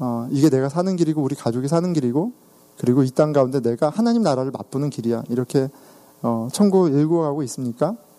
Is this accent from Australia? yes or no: no; South Korea; 내가 한국 남자인 것